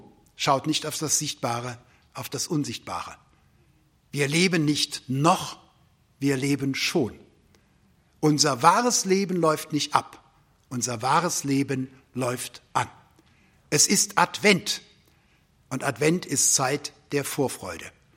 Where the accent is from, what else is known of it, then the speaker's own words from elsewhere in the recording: Rhineland, Germany; Ich komme aus dem Rheinland, ich sage sofort, ja.